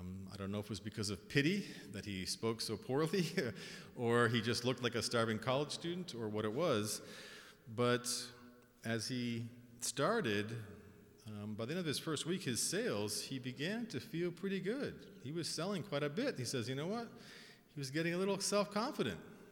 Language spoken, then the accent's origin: English; United States; I think just being an American, you know, being an American is what?